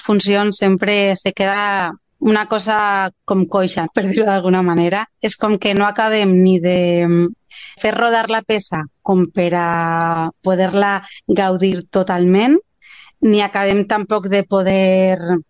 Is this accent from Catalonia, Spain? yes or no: no; Valencia, Valencian Community, Spain; jo sóc del Cabanyal, la meva família tota per part de pare i de mare és del Cabanyal, els meus iaios, els quatre, eren del Cabanyal